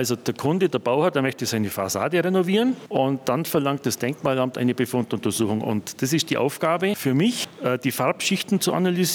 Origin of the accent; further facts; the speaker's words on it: Rudratshofen, Bavaria, Germany; ich komme aus Rudratshofen bei Marktoberdorf. Die Füssener kennen das natürlich.